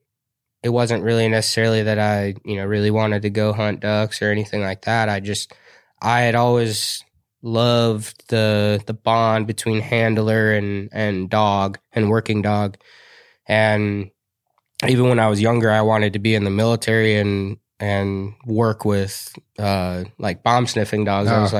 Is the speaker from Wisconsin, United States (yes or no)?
yes; Cedarburg, Wisconsin, United States; So I grew up in a little town called Cedarburg, Wisconsin. Lived there up until about 2018